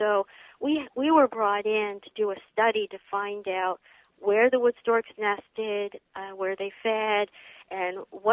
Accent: Northeast, United States; at least for a northerner. I grew up in the Northeast, and here I was in the swamps of Georgia

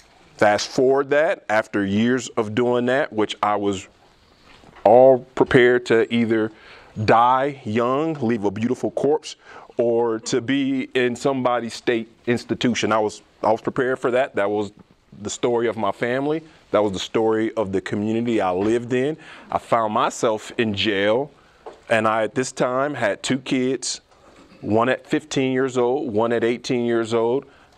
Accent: Peoria, Illinois, United States; I grew up in Peoria, Illinois, in the hood. So both of my parents went to prison, three of my four brothers, one of my sisters.

